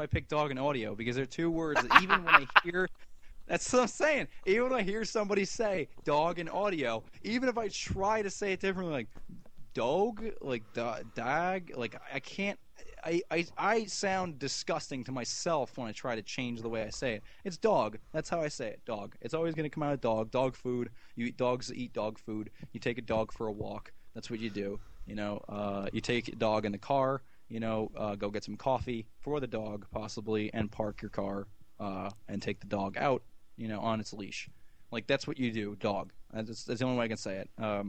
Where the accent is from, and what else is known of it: New Jersey, United States; accent: Jersey